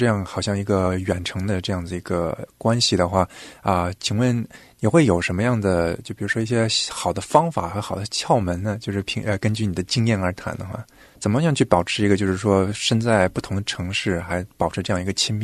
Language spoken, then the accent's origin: Chinese; Xi'an, Shaanxi, China; 很巧很巧，我是西安。对，我是西安那个城市。